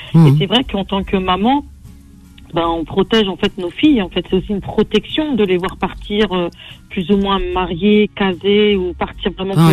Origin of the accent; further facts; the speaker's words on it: France; born there; Je suis née ici en France.